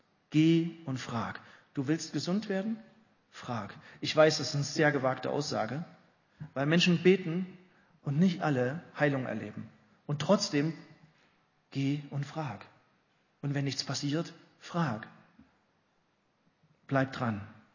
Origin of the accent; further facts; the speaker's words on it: East Germany, Germany; Ich bin ja auch Ossi